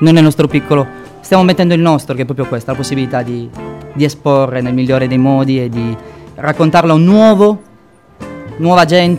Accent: Cagliari, Sardinia, Italy; perché io sono di Cagliari, sono felice di essere qua

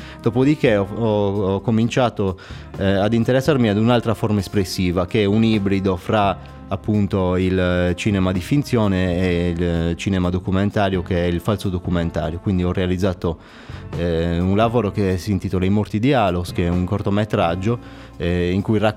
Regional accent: Iglesias, Sardinia, Italy; Sono di Iglesias, sì.

